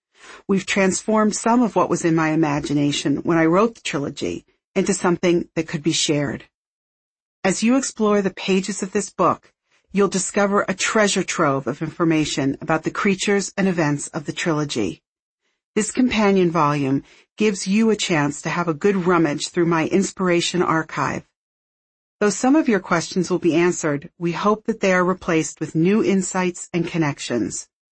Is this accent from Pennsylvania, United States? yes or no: yes; Pennsylvania, United States; My parents took us to historical sites when I was growing up outside of Philadelphia